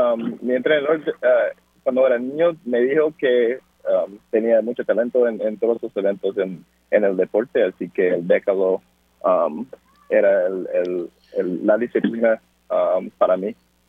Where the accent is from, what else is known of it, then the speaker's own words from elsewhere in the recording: Pittsburgh, Pennsylvania, United States; crecí en Pittsburgh, Pennsylvania, en una familia de boricua muy, muy grande. Tengo siete hermanos.